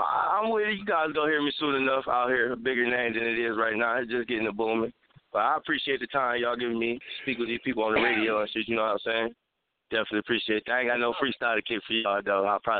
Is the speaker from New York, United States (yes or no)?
no; Detroit, Michigan, United States; now in Grand Rapids, United States; because I grew up in Detroit. I just recently moved out to Grand Rapids.